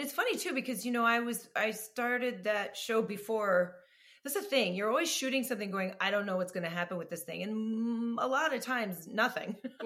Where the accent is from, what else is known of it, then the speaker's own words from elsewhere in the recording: United States; being an American tourist with my tennis shoes and my Columbia rain jacket and looking at all the museums